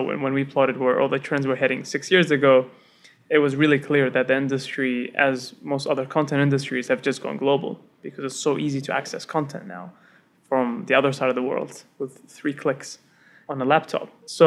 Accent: New Zealand; But I grew up in New Zealand. I'm a Kiwi.

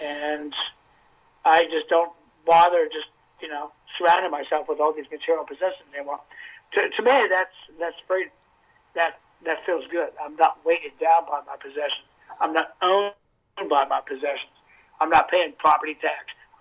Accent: Carlisle, Pennsylvania, United States; I grew up in Carlisle, Pennsylvania, and I knew from the time I was 12 years old I wanted to be a physical education teacher.

